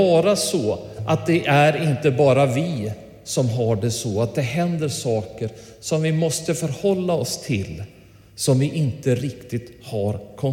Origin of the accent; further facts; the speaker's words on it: Härnösand, Västernorrland County, Sweden; jag är uppvuxen i Härnösand och jag gillar vinter